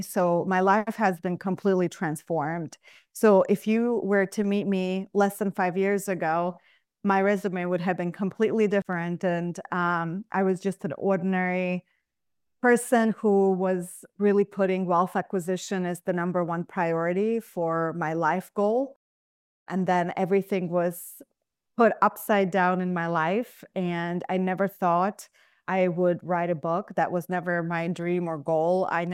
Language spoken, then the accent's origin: English; Russia; English is a second language; now in United States; And so had to experience a lot of racism growing up in Russia as well. And so, you know, just very, very broken upbringing.